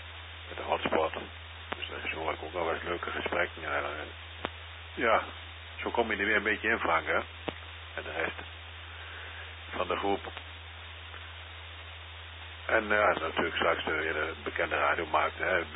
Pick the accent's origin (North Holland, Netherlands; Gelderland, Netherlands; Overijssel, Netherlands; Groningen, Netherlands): Overijssel, Netherlands; Zwolle; now in India; Ik kom uit Zwolle van oorsprong.